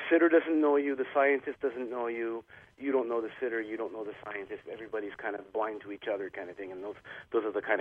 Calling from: Albany, New York, United States; It's very freezing here in the Northeast. I'm calling you from Albany, New York. That's where I'm located.

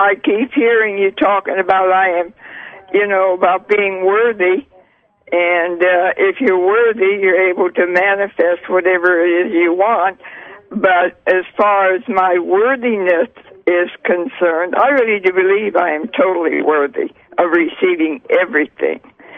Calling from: Florida, United States; From Florida.

